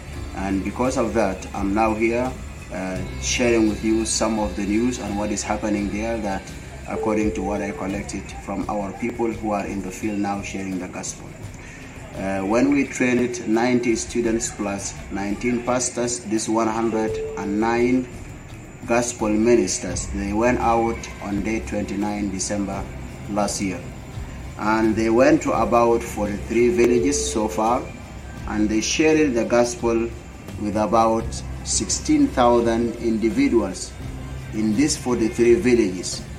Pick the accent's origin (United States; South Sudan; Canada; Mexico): South Sudan; I'm from South Sudan, now in Juba